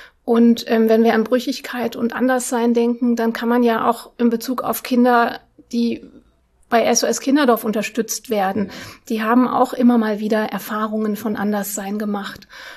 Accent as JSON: {"language": "German", "country": "Germany", "tie": "born or raised there", "also_born_or_lived": "Russia", "said": "Ja, ich habe einen Migrationshintergrund, also ich bin in Russland geboren und bin auch danach mit meinen Eltern oft umgezogen innerhalb von Deutschland."}